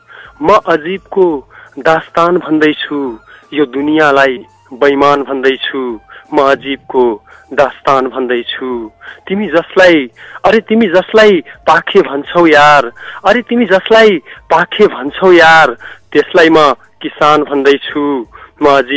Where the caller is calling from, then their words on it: Lumbini Province, Nepal; म बर्दियाबाट